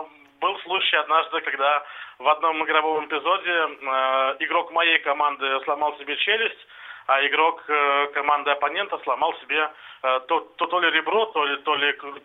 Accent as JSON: {"language": "Russian", "region": "Saint Petersburg", "country": "Russia", "said": "я из Санкт-Петербурга."}